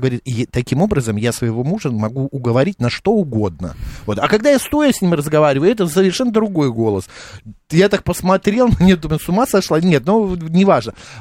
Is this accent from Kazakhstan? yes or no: yes; Kazakhstan; born there; Нет, нет, я там тоже не родился. Я родился в Казахстане, просто папа военный, его туда отправили, и так получилось, что и я.